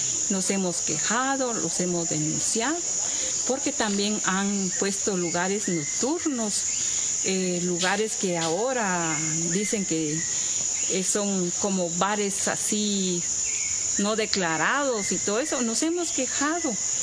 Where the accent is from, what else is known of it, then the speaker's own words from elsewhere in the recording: Santa Cruz Muluá, Retalhuleu, Guatemala; Yo soy originaria de un municipio de Santa Cruz Muluá, del departamento de Retableu, de Guatemala